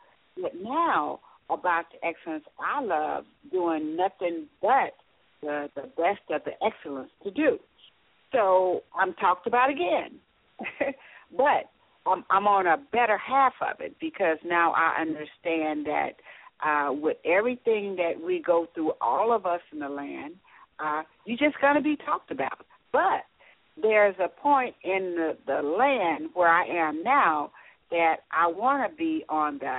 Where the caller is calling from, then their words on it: Texas, United States; I'm calling from Texas.